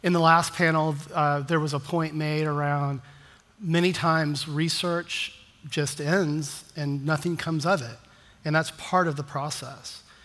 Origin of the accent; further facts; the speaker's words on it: Texas, United States; As you can tell, I am not from Riga. I am from Texas.